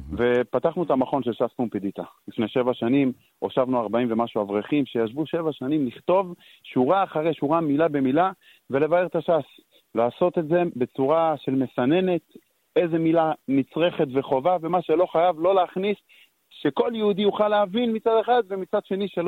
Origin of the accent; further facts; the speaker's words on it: northern periphery, Israel; אני מהפריפריה הצפונית